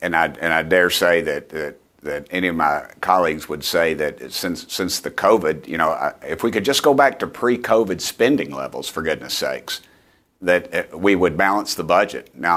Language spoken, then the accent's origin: English; Tennessee, United States; I'm from East Tennessee